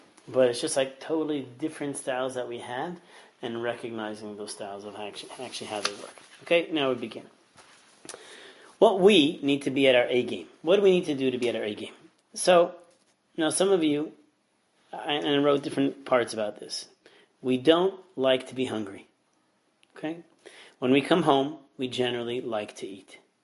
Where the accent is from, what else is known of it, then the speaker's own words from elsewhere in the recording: New York, United States; my kids always say, like, you know … drives a lot faster, because I'm a New Yorker.